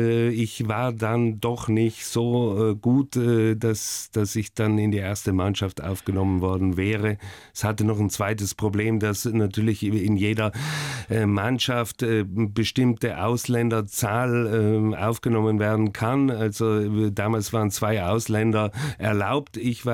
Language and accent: German; Oberbozen, Trentino-Alto Adige, Italy; born or raised there; also born or lived in Hamburg